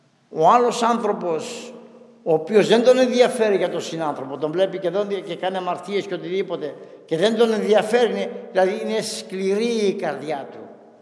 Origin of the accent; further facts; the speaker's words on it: Chios, North Aegean, Greece; είμαι Χιώτης και ξέρω